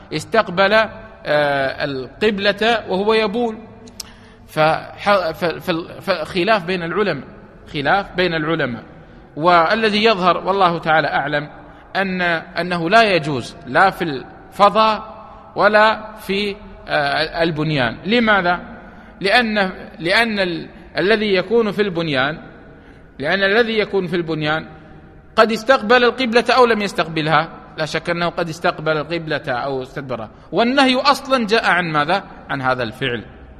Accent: United Arab Emirates; طيب إذا كان عندنا في الإمارات مثلا، هل يقال شرقوا أو غربوا أو يقال ماذا؟

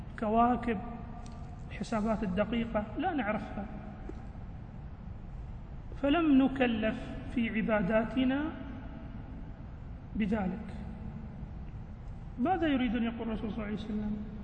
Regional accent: United Arab Emirates; نحن عندنا مثل نقول فلان على حطته، مثل عندنا في الإمارات فلان على حطته

